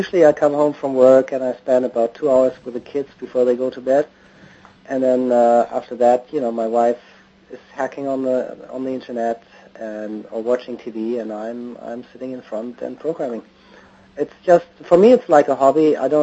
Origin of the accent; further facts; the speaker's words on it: Germany; also born or lived in Toulouse, France; now in Herndon, United States; I'm from Germany originally. I came to the States in 97 and then went back to Toulouse, lived in Toulouse, southern France for 4 years, and then I'm back since 2004.